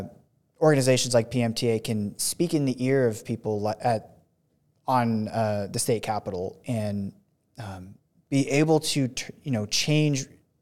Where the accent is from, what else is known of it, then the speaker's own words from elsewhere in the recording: Oregon, United States; so I'm from Oregon and came from, you know, the West Coast before moving out here